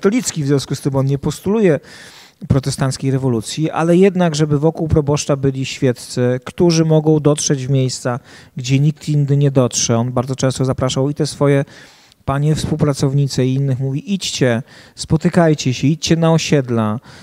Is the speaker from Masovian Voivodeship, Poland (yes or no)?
yes; Warsaw, Masovian Voivodeship, Poland; Ja pochodzę z Warszawy, więc można powiedzieć, że dla mnie to żaden wysiłek był, no pójście do parafii, która była 7 minut spacerem od mojego bloku.